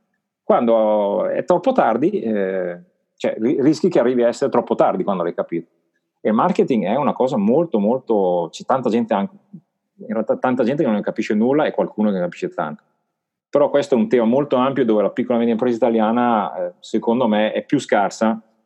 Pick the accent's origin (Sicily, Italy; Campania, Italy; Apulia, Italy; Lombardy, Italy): Lombardy, Italy; Como; Dalla concorrenza asiatica, il tessile, io vengo da Como, hanno chiuso non so quante aziende